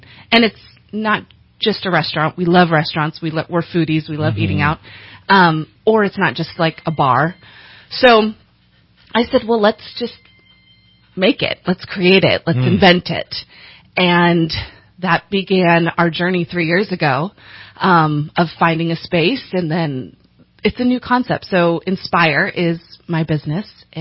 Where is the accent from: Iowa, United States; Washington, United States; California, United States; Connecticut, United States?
California, United States; I hail from Southern California.